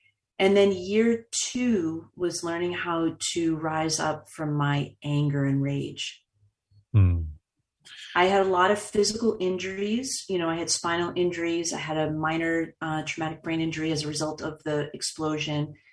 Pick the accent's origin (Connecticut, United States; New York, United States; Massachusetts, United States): Massachusetts, United States; Boston; I told you I've been born and raised in Boston, right? We drive crazy.